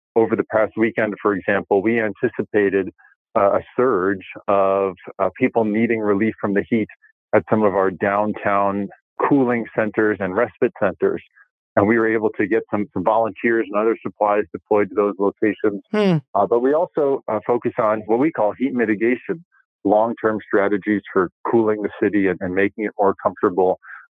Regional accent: New Jersey, United States; Growing up in New Jersey, certainly experienced all four seasons

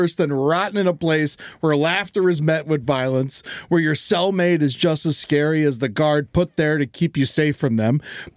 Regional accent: Florida, United States; But I do it myself. And that's because I'm from Florida.

